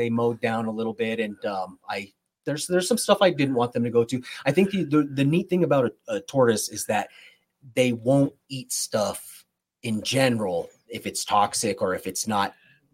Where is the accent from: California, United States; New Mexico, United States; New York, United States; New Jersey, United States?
New Mexico, United States; Santa Fe; I grew up in Santa Fe and then went to the University of New Mexico. So I was down in Albuquerque.